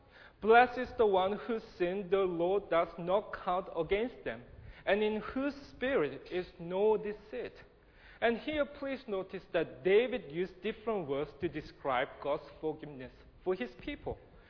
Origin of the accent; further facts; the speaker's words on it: South Korea; now in Sydney, Australia; I'm from Korea, you probably noticed that.